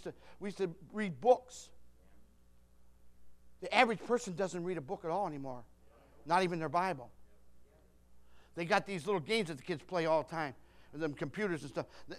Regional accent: Detroit, Michigan, United States; I grew up in Detroit, in the Detroit area.

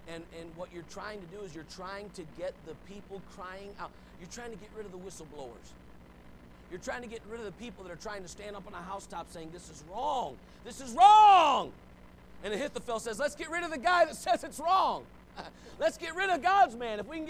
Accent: United States; I'm an American. I would just rather go ahead and have the greatest country in the whole wide world

